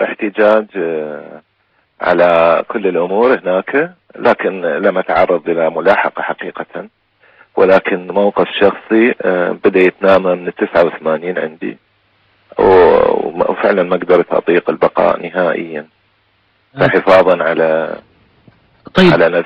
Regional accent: Iraq; also born or lived in Irbid, Jordan; now in Netherlands; طلعت من العراق بال91 وعملت مدرس في قسم الفنون الجميلة بجامعة اليرموك بالأردن في مدينة أربد.

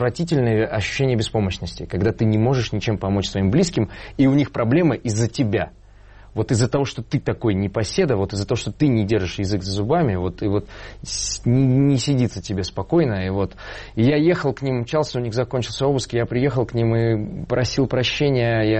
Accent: Dushanbe, Tajikistan; я родился уже вот в Душанбе. Да, потом произошел распад Советского Союза, мы еще какое-то время там пожили

